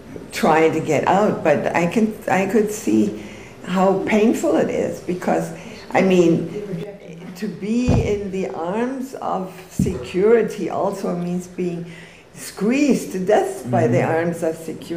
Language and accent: English; Germany; I grew up in Germany